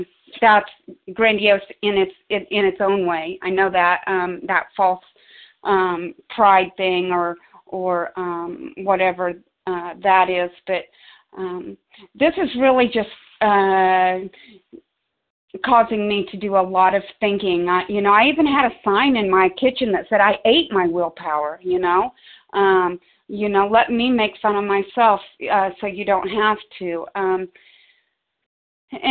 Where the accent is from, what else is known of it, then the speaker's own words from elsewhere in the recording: Missouri, United States; I'm from Missouri and gratefully recovered compulsive eater.